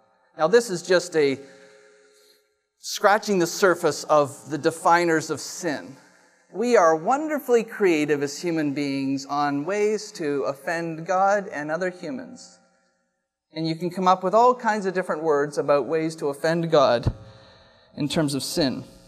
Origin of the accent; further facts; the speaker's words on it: Canada; As a Canadian, it's hard to come up with that.